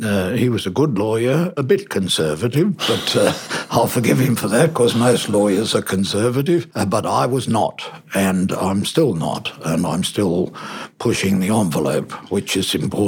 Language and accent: English; Sydney, New South Wales, Australia; I grew up in a suburb called Concord, which was then regarded as in the western suburbs. Now it's in the centre or the inner west, and it's the only suburb in Sydney that doesn't have a hotel.